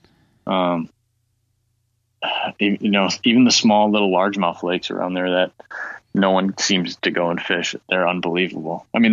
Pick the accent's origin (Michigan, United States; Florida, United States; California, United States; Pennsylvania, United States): Michigan, United States; Lansing; I mean, I grew up in Lansing, so all the water's pretty, pretty dirty